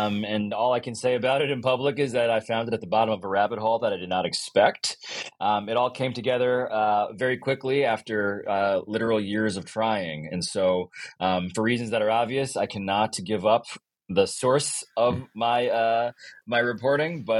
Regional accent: New York City, New York, United States; Yeah, I mean, for me, I grew up in New York City. I grew up a Knicks fan.

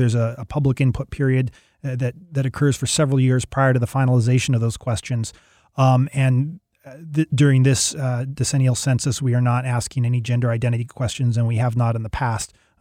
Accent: Seattle, Washington, United States; Well, I'm from the Seattle area originally.

